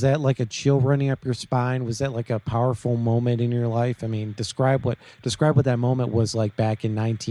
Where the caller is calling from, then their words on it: Columbus, Ohio, United States; I'm calling from Columbus, Ohio here.